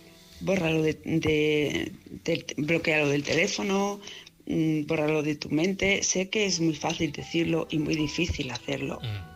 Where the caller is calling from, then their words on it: Palma, Balearic Islands, Spain; de Palma de Mallorca.